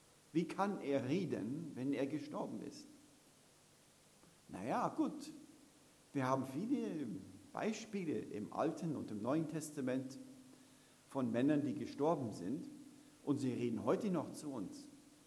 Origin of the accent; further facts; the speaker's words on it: Hesse, Germany; Und ich bin aus Hessen gekommen, aus der Nähe von Kassel.